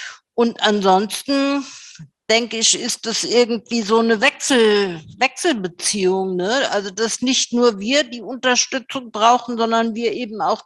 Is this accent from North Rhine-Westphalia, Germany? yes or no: no; Berlin, Germany; ich komme aus Berlin